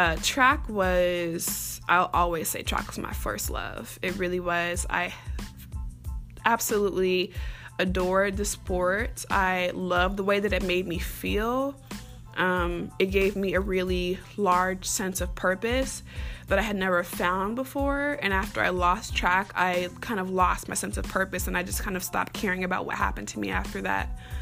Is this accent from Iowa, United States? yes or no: yes; Iowa City, Iowa, United States; also born or lived in Inglewood; I was born in Inglewood, so ain't nobody gonna tell me otherwise. I did leave a little bit early, though. My mom, my brother, and myself, we left when I was about 9 years old and moved to little old Iowa City.